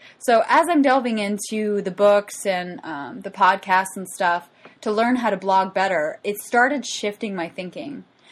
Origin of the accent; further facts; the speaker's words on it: West Coast, United States; now in Chicago, United States; Now, I'm not from Chicago originally. That's where I live now. I actually am from the West Coast